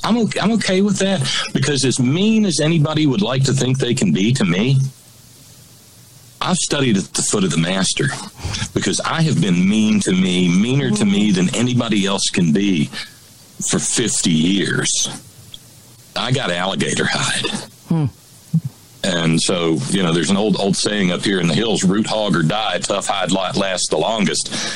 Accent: Alabama, United States; I had gone back to my hometown in Alabama last year.

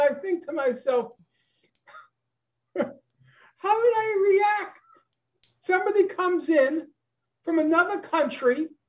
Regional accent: United States; And I say to you, you know, as an American, we're so hypersensitive to one inch on that property line.

